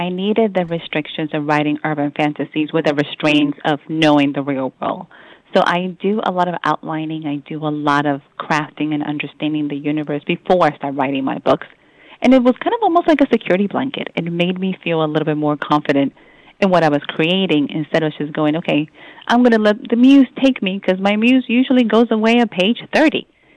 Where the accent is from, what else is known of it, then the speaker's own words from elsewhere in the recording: Salem, Massachusetts, United States; I grew up in Salem, Massachusetts, for everybody, so that should not be a surprise that I'm into magic and fantasy